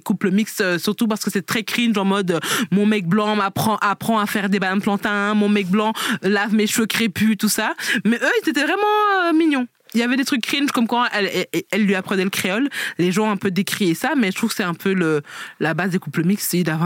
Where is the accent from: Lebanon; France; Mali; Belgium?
France; Bordeaux, Nouvelle-Aquitaine; j'ai un enfant, je viens de Bordeaux